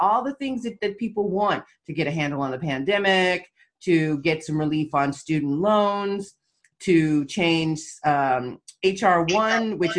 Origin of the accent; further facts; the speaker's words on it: United States; when they find out I'm an American